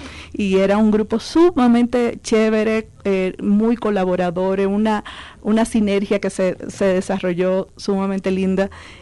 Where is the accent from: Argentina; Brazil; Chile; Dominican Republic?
Dominican Republic; accent: Caribbean; Y ya me conocía mi acento, que es muy particular de nosotros los caribeños